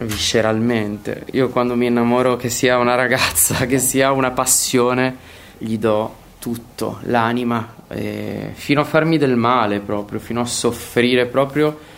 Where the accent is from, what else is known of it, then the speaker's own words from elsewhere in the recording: Turin, Piedmont, Italy; Siamo torinesi, ma tutti del sud